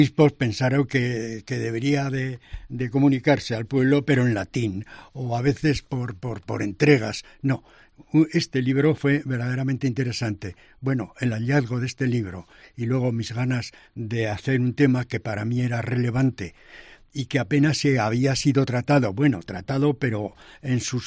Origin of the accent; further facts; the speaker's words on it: Aragon, Spain; me indicó que siendo aragonés sería interesante que encontrara un libro